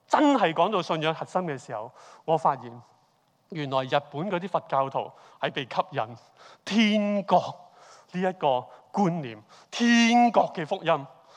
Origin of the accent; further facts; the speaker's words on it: Hong Kong; 我們香港人最厲害投資，你知不知道？